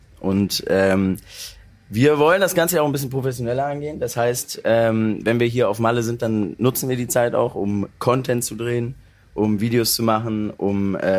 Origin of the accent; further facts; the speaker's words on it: Cologne, North Rhine-Westphalia, Germany; Wir kommen aus Köln